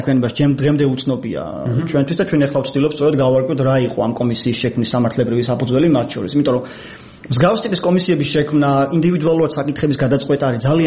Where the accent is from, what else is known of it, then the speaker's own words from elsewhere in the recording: Batumi, Adjara, Georgia; რეალურად მე ბათუმში დავიბადე, გავიზარდე